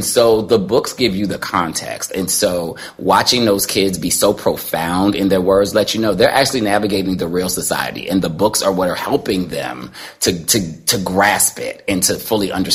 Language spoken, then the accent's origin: English; Plainfield, New Jersey, United States; they kept the book on the shelf 20 minutes from where I grew up in Plainfield, New Jersey.